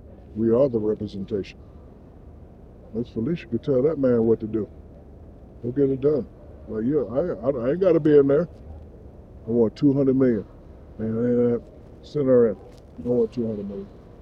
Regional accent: Newark, New Jersey, United States; Yeah, I'm from Newark.

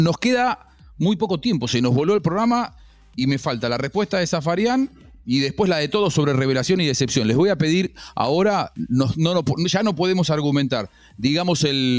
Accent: Argentina; los únicos que estamos tranquilos acá somos los argentinos

